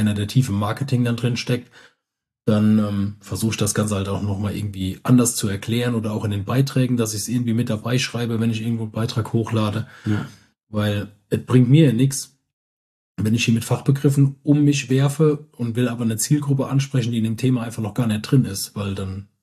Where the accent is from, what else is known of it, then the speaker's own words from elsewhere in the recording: Rhineland-Palatinate, Germany; ich bin halt nur mal aus dem Westerwald und da haben wir sie mal halt am Button und am Datten